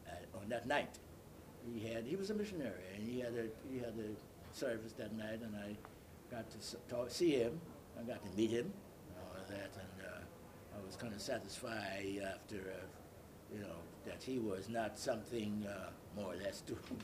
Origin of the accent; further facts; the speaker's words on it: Bahamas; also born or lived in Nassau; I was born in Nassau, Bahamas.